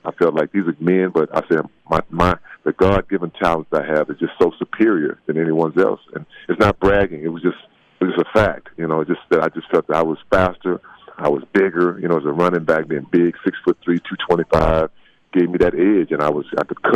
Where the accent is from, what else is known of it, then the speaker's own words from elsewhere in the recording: Texas, United States; now in Southern California, United States; You know, being a Texan, it's not about that for me. You know, I'm from a small town, and I still have that small town mentality, even though I live in Southern California.